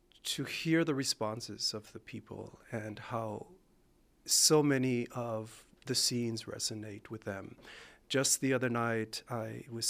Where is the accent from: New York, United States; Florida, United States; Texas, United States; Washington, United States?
Texas, United States; Laredo; growing up in Laredo, Texas, Laredo, a border town.